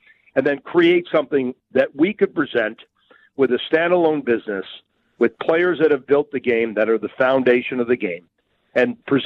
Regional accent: Pickering, Ontario, Canada; And then, you know, we grew up in Pickering, Ontario by a nuclear reactor.

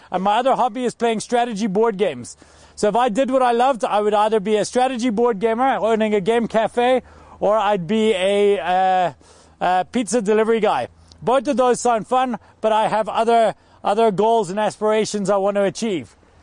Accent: Scotland, United Kingdom; Now I'm from Scotland. This is crazy for me because if we didn't go to concerts when it's cold, there would never be concerts.

